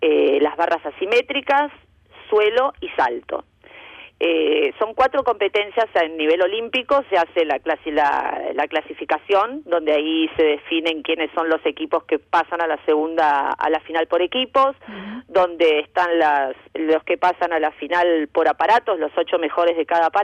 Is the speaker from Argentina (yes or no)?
yes; Argentina; Mira, yo empecé cuando era chica, pero hacía gimnasia en Argentina.